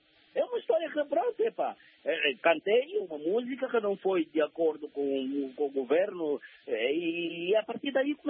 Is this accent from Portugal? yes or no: no; Angola; Eu não fui feito para viver no Brasil eternamente. Eu sou angolano, tenho que viver em Angola.